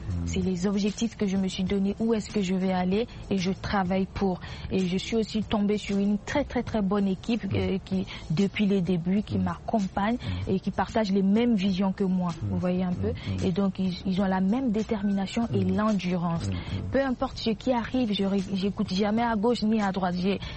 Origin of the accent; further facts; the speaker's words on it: Sinkassé, Togo; also born or lived in Burkina Faso / Ghana; bon, moi j'ai grandi à Saint-Cancé. Saint-Cancé, c'est une frontière entre le Togo, le Burkina et le Ghana.